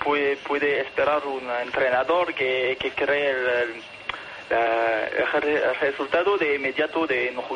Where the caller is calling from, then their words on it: Paris, Île-de-France, France; de París.